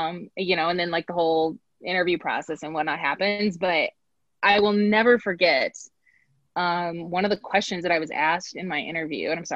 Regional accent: Mount Pulaski, Illinois, United States; I'm from Mount Pulaski, Illinois, which is a super tiny town in central Illinois.

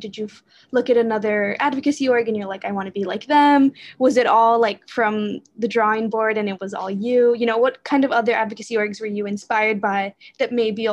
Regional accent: Texas, United States; I'm from Texas, and you know, that's so, you know, the Southwest is such a different terrain than California

